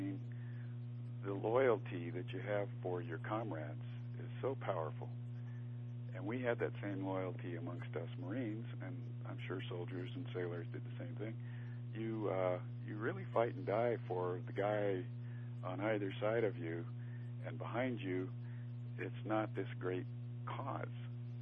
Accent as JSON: {"language": "English", "region": "West Coast", "country": "United States", "said": "And I always wanted to go back to the West Coast somewhere because I was from the West Coast."}